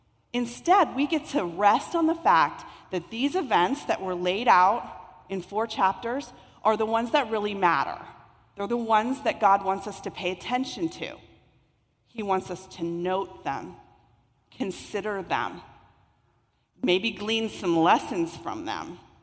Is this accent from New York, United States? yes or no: no; Pennsylvania, United States; moved away as an adult; also born or lived in Washington, D.C.; I grew up in Western Pennsylvania, went to Penn State University. I studied abroad in Seville, Spain. When I came back to the United States, I got a job and I moved to the Washington, D.C. area. And I spent 10 years in D.C.